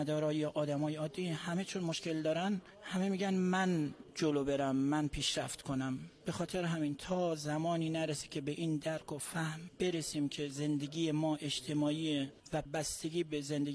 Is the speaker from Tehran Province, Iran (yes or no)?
no; Mashhad, Razavi Khorasan, Iran; born there; من خودم متولد اینجا، متولد مشهدم